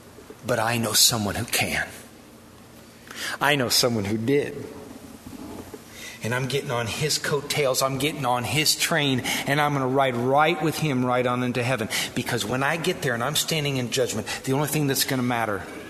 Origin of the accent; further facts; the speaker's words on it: Wisconsin, United States; And that's hard here in the Midwest, because we are a stubborn bunch, aren't we? We're from Wisconsin. We take care of our own.